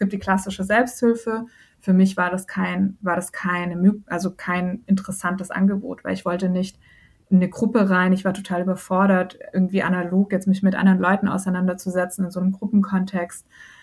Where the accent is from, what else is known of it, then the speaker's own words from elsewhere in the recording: Germany; also born or lived in Iran; Ich selber bin Iranerin und Deutsche, also habe auch eine Migrationsgeschichte